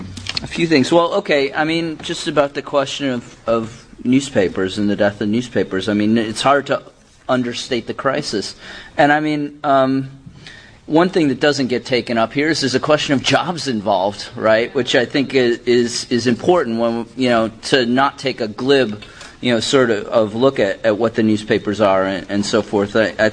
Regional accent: Chicago, Illinois, United States; I mean, I've only known, you know, because I'm from Chicago, I've only known KALW a couple times now

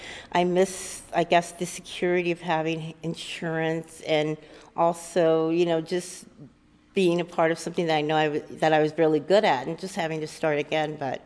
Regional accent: San Francisco, California, United States; Born and raised in San Francisco, native.

